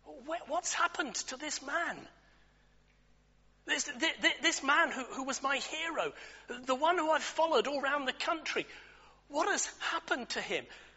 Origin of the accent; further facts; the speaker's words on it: Cardiff, Wales, United Kingdom; As quite rightly Laura said … I'm from Cardiff.